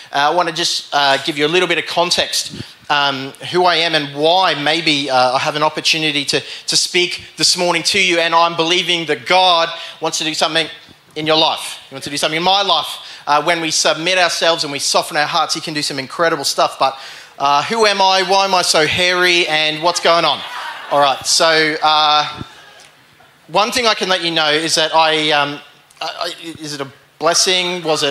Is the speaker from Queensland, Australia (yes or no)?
yes; Cairns, Queensland, Australia; But church, no, I loved growing up in Cairns, and I arrived last night to the airport, and it was kind of foreign to me.